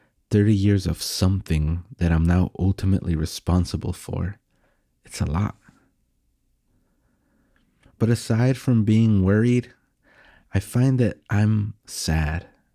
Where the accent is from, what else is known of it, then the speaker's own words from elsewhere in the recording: El Paso, Texas, United States; moved away; But I was always from El Paso. I never stopped saying that. I mean, I still say that. I still refer to El Paso as home